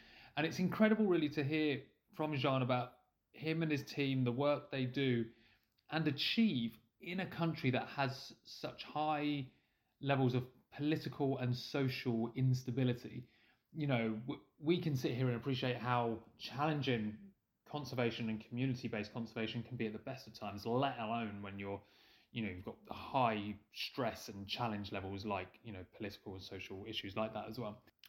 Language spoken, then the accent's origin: English; London, United Kingdom; And that's because I'm an English London lad, and it's what we do. We butcher names, all right?